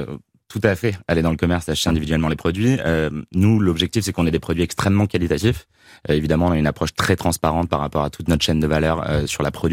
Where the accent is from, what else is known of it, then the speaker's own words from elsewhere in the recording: United States; French is a second language; en plus moi je viens des États-Unis à l'origine, donc je m'octroie cette excuse